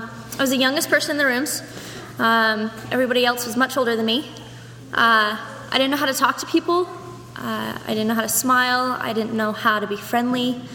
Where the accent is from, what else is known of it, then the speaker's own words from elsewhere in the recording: Idaho, United States; My brother and I, we were born here, we were raised in Idaho, and we moved back here when I was really little.